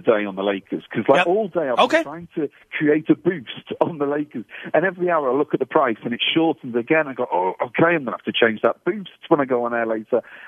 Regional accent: England, United Kingdom; being an Englishman and working for a firm which, has so many American customers around the world

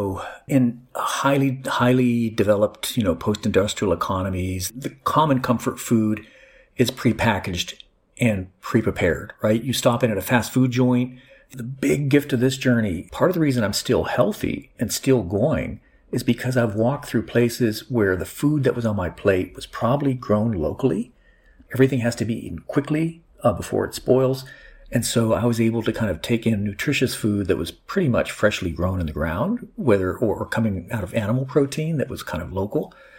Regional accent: Mexico; because I grew up in Mexico, so I like spice.

